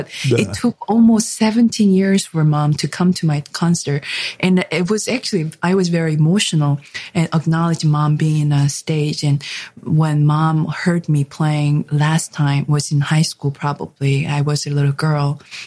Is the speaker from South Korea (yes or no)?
yes; South Korea; English is a second language; my both parents worked, which I grew up in Korea.